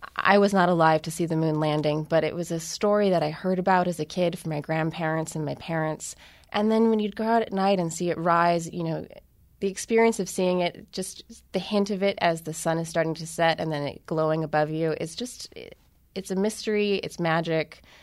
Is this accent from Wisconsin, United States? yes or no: yes; Milwaukee, Wisconsin, United States; now in New York, United States; I grew up in Milwaukee, but now I live in New York, actually